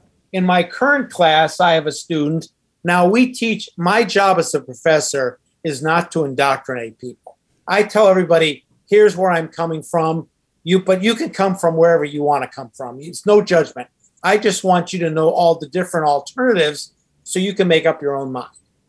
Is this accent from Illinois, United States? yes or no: yes; Illinois, United States; I came, as you guys know, I came from the Chicago area many years ago. My father was a postman, never went to college.